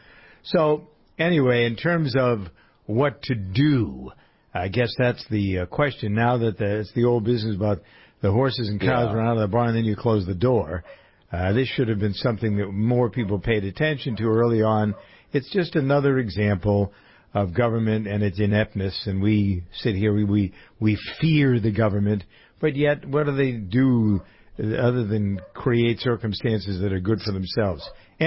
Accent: Framingham, Massachusetts, United States; born or raised there

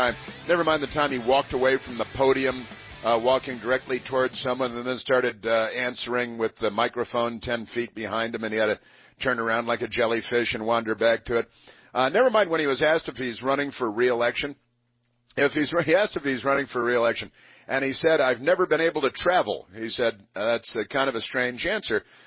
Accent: United States; And it's very embarrassing for me as an American, as a participant in Western civilization.

